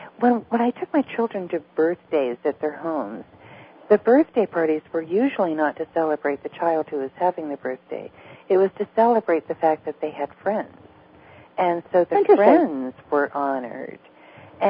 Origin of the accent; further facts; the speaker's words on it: California, United States; moved away; Well, I'm a Californian.